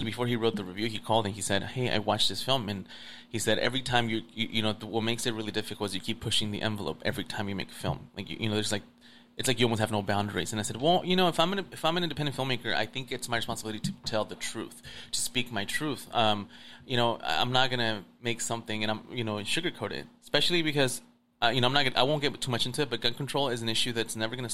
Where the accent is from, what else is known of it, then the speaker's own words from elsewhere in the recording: Torrance, California, United States; came here when I was 9. Actually, September 16 was 23 years, and I've been here. So I grew up my entire, from 9 to now, Torrance. I grew up in Torrance, yeah.